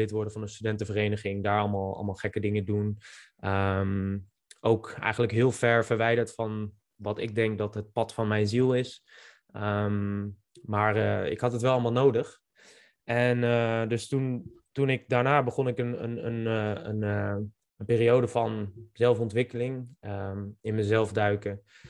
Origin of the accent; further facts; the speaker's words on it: Gelderland, Netherlands; En ik ben opgegroeid op de Bible Belt, op de Veluwe, in een klein dorpje. En ja, ook echt letterlijk in de Bible Belt. Dus ik ben geboren in een heel christelijk gezin.